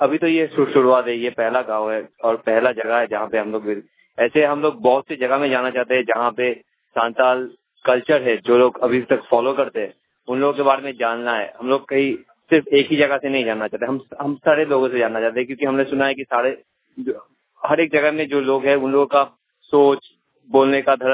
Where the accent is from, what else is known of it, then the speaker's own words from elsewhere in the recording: Kolkata, West Bengal, India; मैं कलकत्ता से आया हूँ।